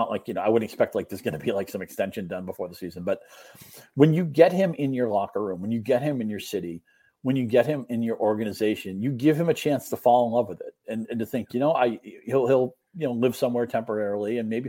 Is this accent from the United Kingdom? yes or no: no; New England, United States; I grew up in New England